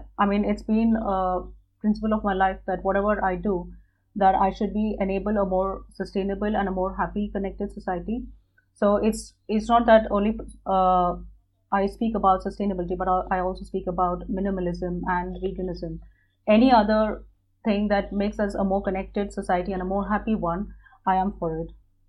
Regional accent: India; I'm from India, and I've been brought up with the value that, you know, when you cook food, you should cook in a good mood.

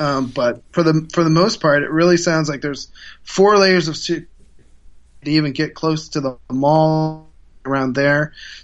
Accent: Ohio, United States; Yeah, I ran for mayor in 2007 of my hometown in Ohio.

